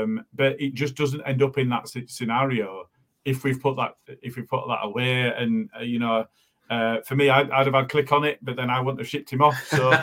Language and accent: English; Morley, Yorkshire and the Humber, United Kingdom; I'm from Morley